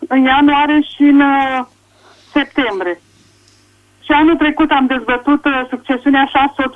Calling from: Prahova, Romania; din Prahova.

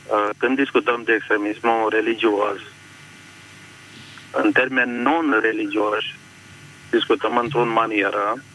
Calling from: Bucharest, Romania; vă sunt din București.

